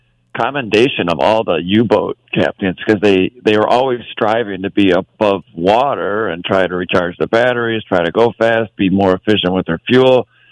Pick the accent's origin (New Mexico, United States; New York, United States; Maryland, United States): New York, United States; Niagara Falls; Bell was where I grew up in Niagara Falls area.